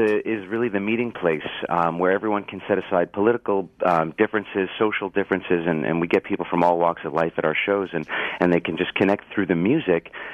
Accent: Buffalo, New York, United States; Buffalo, New York.

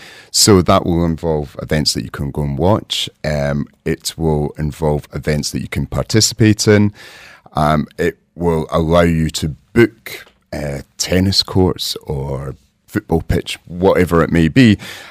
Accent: Scotland, United Kingdom; I'm from Scotland.

